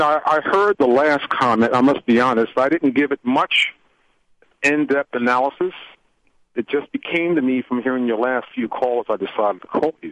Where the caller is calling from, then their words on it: New Jersey, United States; I'm calling you from New Jersey.